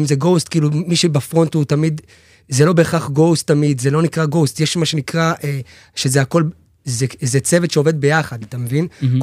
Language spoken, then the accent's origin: Hebrew; Revadim, Southern District, Israel; בקיבוץ רבדים, איפה שאני גר גם היום.